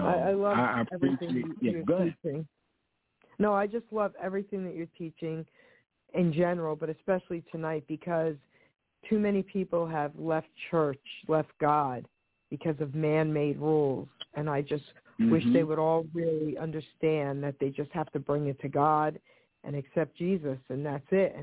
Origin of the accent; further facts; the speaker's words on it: New York, United States; And so everything that you're saying just really hit me hard from growing up in New York in a Catholic church.